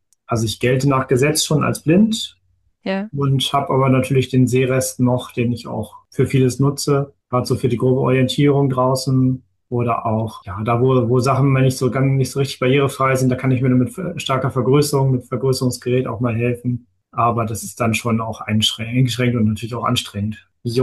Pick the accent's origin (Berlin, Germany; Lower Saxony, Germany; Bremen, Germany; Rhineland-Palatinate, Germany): Lower Saxony, Germany; Hanover; Also ich war aus Hannover damals zum Beispiel.